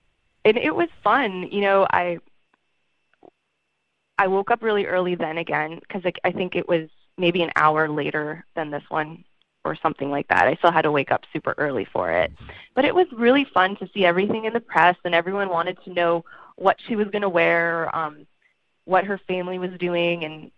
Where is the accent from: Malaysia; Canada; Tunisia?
Canada; now in New York, United States; as I said, I grew up in Canada, and so, you know, the Queen was on my money growing up.